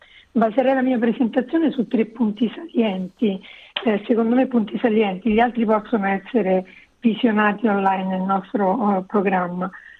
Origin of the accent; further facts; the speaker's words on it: Rome, Lazio, Italy; moved away as an adult; also born or lived in England / Germany / Netherlands / China; now in Asia; sono nata e cresciuta a Roma, sono sposata e madre di due ragazzi di 19 e 21 anni